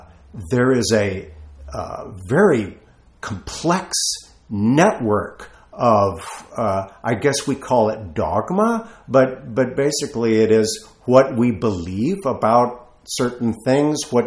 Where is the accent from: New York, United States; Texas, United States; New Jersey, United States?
Texas, United States; I've lost my accent over the years, but I was just a regular Texas kid, running around, buzz cut kind of guy.